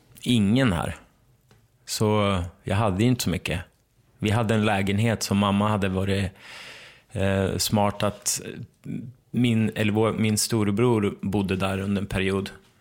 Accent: Ramsele, Västernorrland County, Sweden; Vi bodde ju i Ramsele då när jag var från att jag var 7. Och det ligger mellan Övik och Östersund ungefär, mitten på landet.

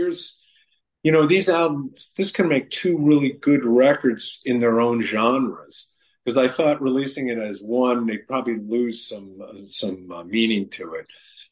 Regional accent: New York City, New York, United States; when I grew up in New York City and I saw all these veterans homeless and going through the subway

